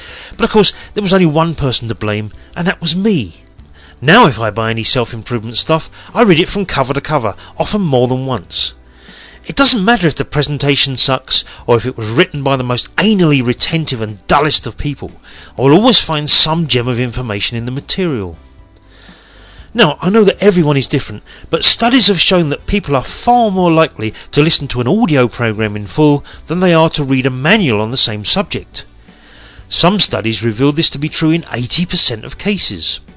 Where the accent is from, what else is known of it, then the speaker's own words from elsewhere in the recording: London, United Kingdom; now in Beijing, China; I'm from London, England, in case you haven't worked it out. And I'm currently living in Beijing, China